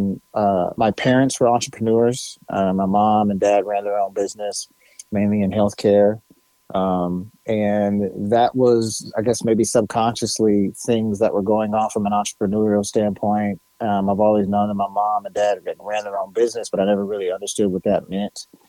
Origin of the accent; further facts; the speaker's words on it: Indianapolis, Indiana, United States; also born or lived in Mishawaka; So I grew up, born and bred in Indianapolis, Indiana. I was actually born in Mishawaka, which is northern Indiana, in the hospital there in Mishawaka.